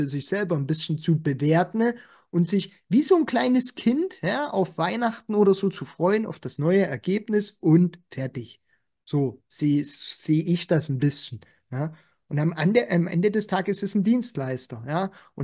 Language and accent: German; East Germany, Germany; der Steven ist aus dem Osten, ich bin aus dem Osten